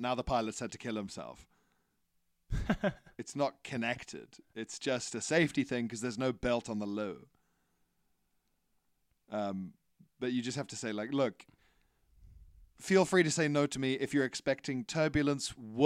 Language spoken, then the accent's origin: English; Ecuador; also born or lived in Indonesia; now in Hong Kong; My whole family is from the US, but I grew up in Indonesia and then mainly Ecuador, and now I live in Hong Kong.